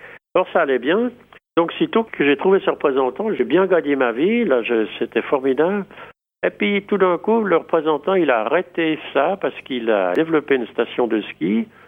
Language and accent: French; Switzerland; Je lui dis, moi je viens de Suisse.